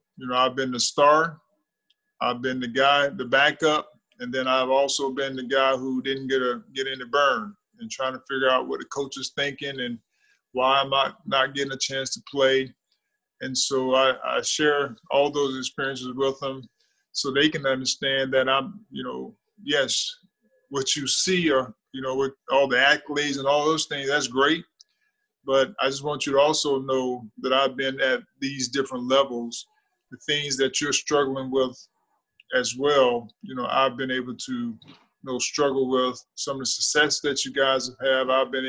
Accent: Thomasville, Georgia, United States; I've been married for 25 years. I'm from Thomasville, Georgia.

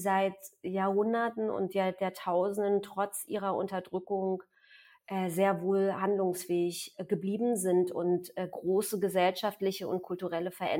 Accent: eastern Germany, Germany; Also ich komme auch aus dem Osten.

